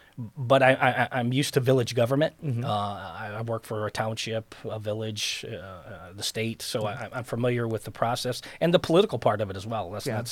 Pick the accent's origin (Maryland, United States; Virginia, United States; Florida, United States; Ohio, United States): Ohio, United States; Waterville; My parents, we grew up in Waterville. I was there since 1967.